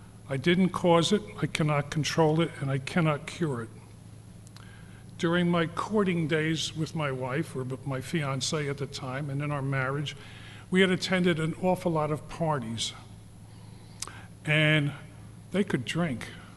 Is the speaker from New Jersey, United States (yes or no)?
yes; Linden, New Jersey, United States; also born or lived in Rahway / Clark; I was born in Rahway, New Jersey, raised in Linden and Clark, New Jersey. I have two older sisters.